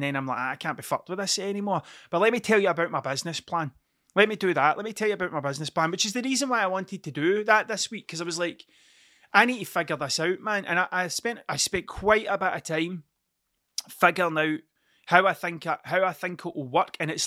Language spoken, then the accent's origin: English; Scotland, United Kingdom; I should know that because I'm Scottish.